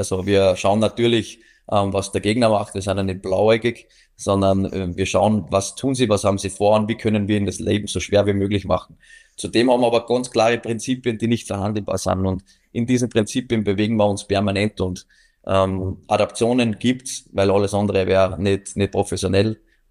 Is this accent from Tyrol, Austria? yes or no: no; Salzburg, Austria; natürlich bin ich mit Salzburg, ist meine Heimatstadt, ist mein Heimatclub, da wo ich groß geworden bin